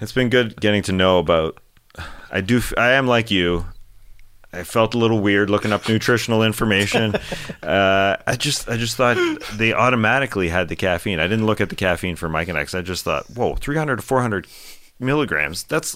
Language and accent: English; Canada; as a Canadian growing up